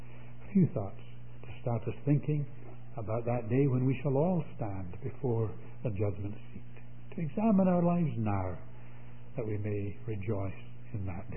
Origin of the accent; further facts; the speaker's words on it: Scotland, United Kingdom; Being a Scot, I always devised a means whereby I could give them a little pocket money.